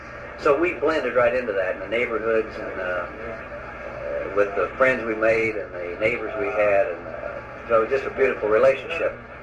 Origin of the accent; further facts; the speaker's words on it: Anderson, Indiana, United States; went back to my hometown of Anderson, Indiana